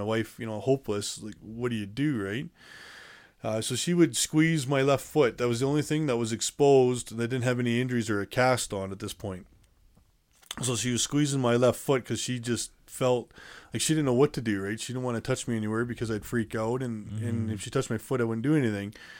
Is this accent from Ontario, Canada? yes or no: no; Calgary, Alberta, Canada; And then shipped me off to my hometown, Calgary, to the Foothills Hospital